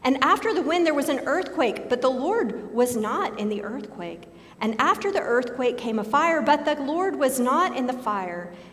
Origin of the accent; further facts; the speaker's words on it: Houston, Texas, United States; I grew up on the Texas Gulf Coast in the Houston area, and I lived in that area the year that Hurricane Katrina hit New Orleans.